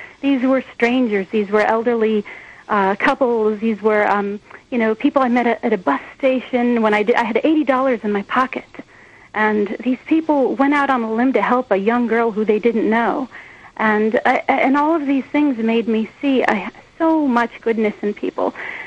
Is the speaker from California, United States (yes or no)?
no; Chicago, Illinois, United States; Yeah, well, no, I grew up in Chicago, but I come from a very traditional culture where girls get married when they're told to get married